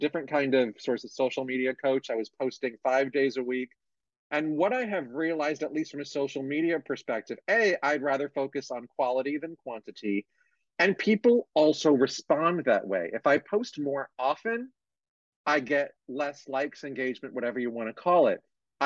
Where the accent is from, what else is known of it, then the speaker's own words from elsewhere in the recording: United States; now in San Francisco, United States; I grew up outside of New York. I live outside of San Francisco